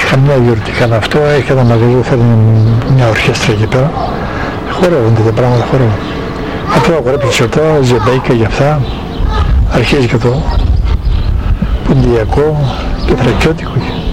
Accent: Eastern Macedonia and Thrace, Greece; αν και είμαι θρακιώτης, μ' αρέσουν

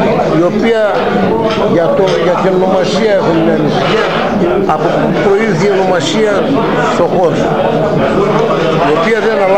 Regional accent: Macedonia, Greece; Είμαι Μακεδόνας

